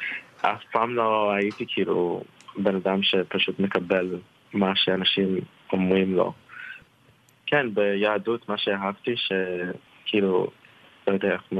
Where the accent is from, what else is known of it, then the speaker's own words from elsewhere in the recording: Baltimore, Maryland, United States; גדלתי כאילו בבולטימור, וושינגטון, האזור הזה, ויש שם כאילו קהילה ענקית של יהודים.